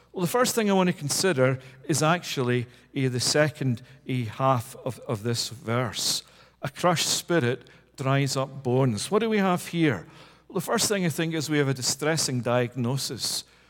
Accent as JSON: {"language": "English", "region": "Scotland", "country": "United Kingdom", "said": "As a Scotsman, that's music to my own heart"}